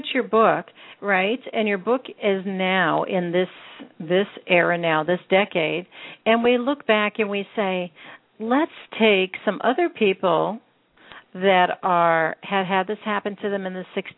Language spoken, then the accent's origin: English; Northeast, United States; I mean, I grew up in the Northeast.